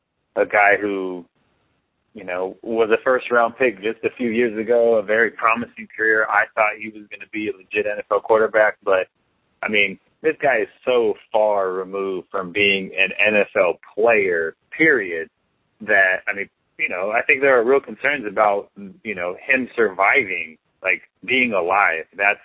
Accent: California, United States; I grew up in the Central Valley.

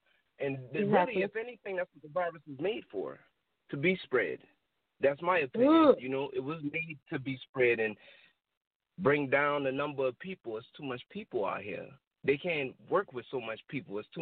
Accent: North Charleston, South Carolina, United States; I was born in Mount Pleasant. But me growing up, I was raised on Ashley Phosphate mostly. So, you know, all I know is Ashley Phosphate.

